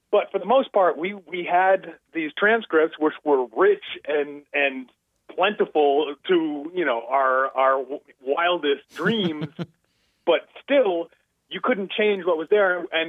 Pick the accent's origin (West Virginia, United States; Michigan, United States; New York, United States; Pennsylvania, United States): New York, United States; I grew up in New York at the time when basketball was very hot, the Stephon Marbury high school era, and I started playing at like age 8 or 9.